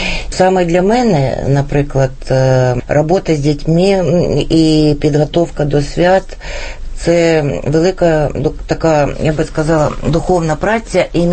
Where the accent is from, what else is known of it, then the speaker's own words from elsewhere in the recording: Kyiv, Ukraine; Я киянка. От уявіть собі, я в третьому поколінні киянка.